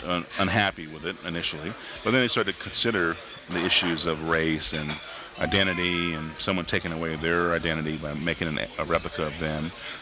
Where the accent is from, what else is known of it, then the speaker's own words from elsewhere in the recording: Oklahoma, United States; Well, for me, I'm from the Cheyenne Nation and Southern Cheyenne in Oklahoma.